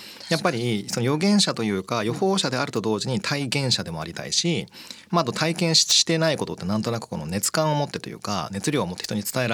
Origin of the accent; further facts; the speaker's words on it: Shikoku, Japan; あとあの僕の地元が四国っていうこともあって